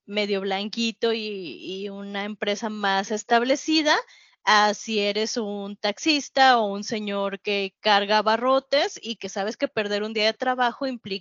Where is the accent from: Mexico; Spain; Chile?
Mexico; Culturalmente, como mexicanos, tenemos esta idea de la mamá